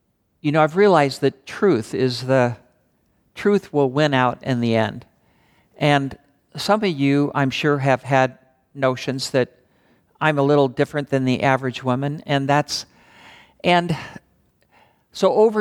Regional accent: Pacific Northwest, United States; also born or lived in New York; So I was born in New York and lived with my family there from the ages of 1 to 5 when my family moved out here to the Pacific Northwest.

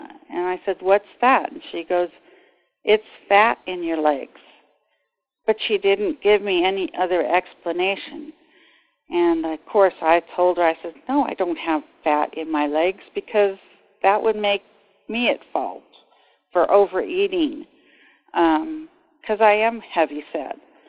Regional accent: Sacramento, California, United States; I'm a native Sacramentan. I was born in Sacramento, California.

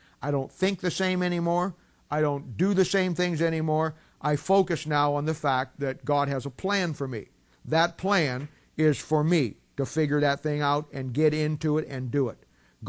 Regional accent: England, United Kingdom; Now, I'm a Gentile. I'm English. English, Scottish. English, Scot. I'm English.

